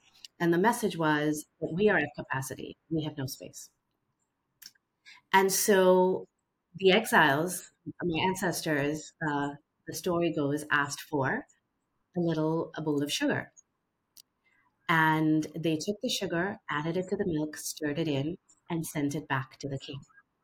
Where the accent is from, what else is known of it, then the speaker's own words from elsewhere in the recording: Mumbai, Maharashtra, India; now in United States; My ancestry is Persian. I grew up in Bombay, India, also called Mumbai now. And I have been in the United States for over 20 years.